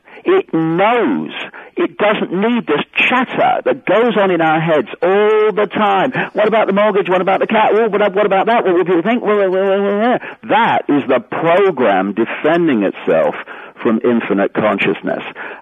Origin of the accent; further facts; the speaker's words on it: Leicester, East Midlands, United Kingdom; from Leicester